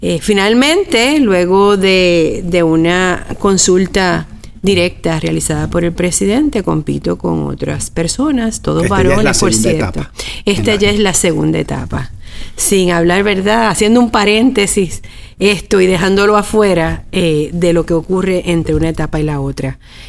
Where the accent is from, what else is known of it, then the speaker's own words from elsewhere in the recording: Humacao, Puerto Rico; yo soy de Humacao, estudié aquí, conozco todos los recovecos de este recinto, trabajo aquí hace más de 20 años